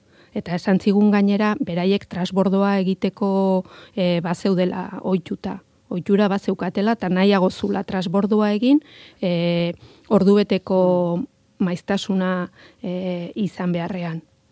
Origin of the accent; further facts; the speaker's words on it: Ibarra, Basque Country, Spain; ni Ibarrakoa naiz. Eta asko ezautzen dut Tolosa.